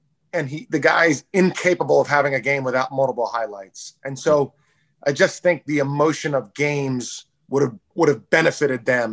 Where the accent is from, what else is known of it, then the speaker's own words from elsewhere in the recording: Philadelphia, Pennsylvania, United States; So, you know, I grew up in Philadelphia.